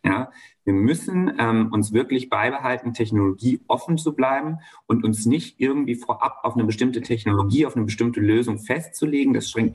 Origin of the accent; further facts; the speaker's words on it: Rhineland-Palatinate, Germany; fahre einmal in den Westerwald, in meine Heimat, um mit meiner kleinen Schwester zu feiern.